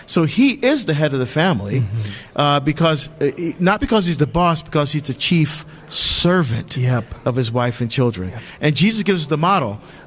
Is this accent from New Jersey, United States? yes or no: yes; New Jersey, United States; I'm nobody. I'm some schmo from Jersey, right?